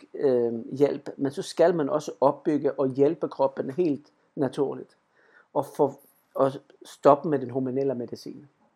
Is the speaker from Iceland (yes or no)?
no; Sweden; Danish is a second language; also born or lived in Spain; now in Denmark; og jeg kommer fra Sverige, men jeg har boet en stor del af mit liv i Spanien og her i Danmark.